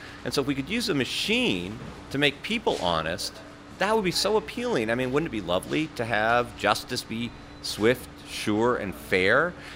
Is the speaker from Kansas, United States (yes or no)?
no; Berkeley, California, United States; And actually, another part of the story takes place in Berkeley, where I grew up. I'm from Berkeley.